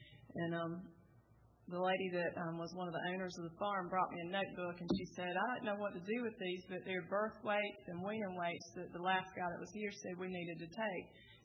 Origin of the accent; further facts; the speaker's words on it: the South, United States; We're all from the South here and on the panel, so I hope our accents have been easy enough for you to understand